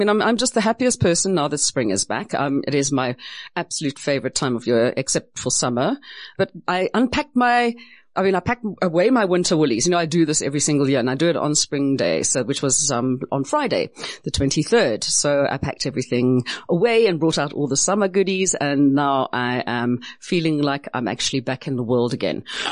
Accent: South Africa; South Africa is my country. I am South African, and I don't really identify with any cultures from anywhere else in the world, except for an African culture.

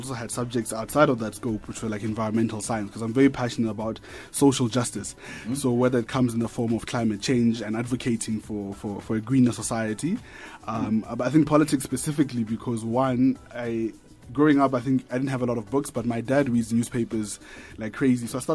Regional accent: Atamelang, North West, South Africa; I come from Northwest, from a township called Atamelang. I'm this side by virtue of educational ambition and career prospects.

